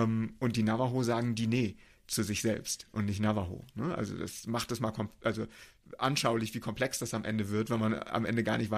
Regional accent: Germany; Ich glaube schon, dass in manchen Teilen wir uns als Deutsche ein bisschen zu viel Gedanken machen.

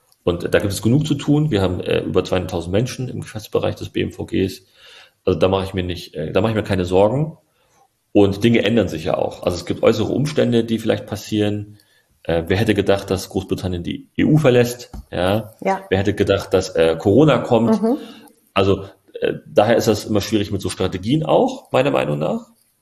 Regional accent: Berlin, Germany; meine Mama ist Türkin, mein Papa ist Deutscher. Ich bin aus Berlin-Neukölln.

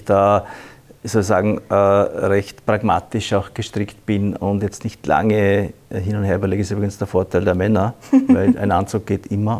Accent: Vorarlberg, Austria; now in Vienna, Austria

